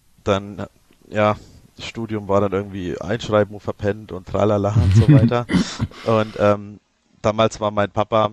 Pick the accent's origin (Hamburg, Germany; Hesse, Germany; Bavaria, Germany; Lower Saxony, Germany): Bavaria, Germany; Obernbreit; ich bin hier aufgewachsen in Obernbreit, in einem recht alten Gehöft, in Anführungszeichen. Meine Eltern hatten ganz klassisch Landwirtschaft, Gemischbetrieb